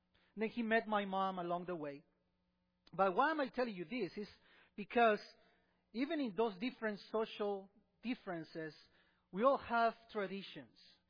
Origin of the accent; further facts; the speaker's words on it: Peru; I also had a family tradition growing up in Peru.